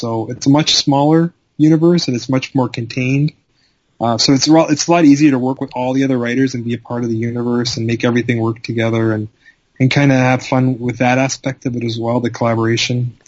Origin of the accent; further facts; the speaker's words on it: Canada; I guess my passions really, honestly, are hockey, because I'm Canadian, so of course I have to love hockey.